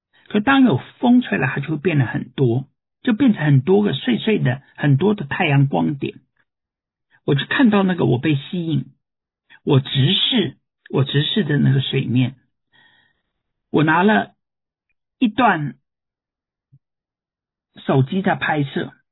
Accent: China; 因为他们知道我们是来自中国，

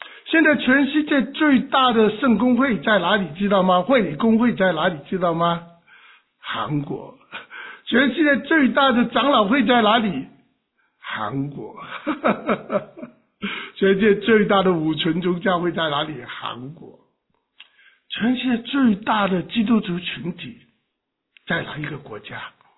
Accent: Hong Kong; 我当时是香港，我说不服气，为什么是上海不是香港？我是香港人嘛

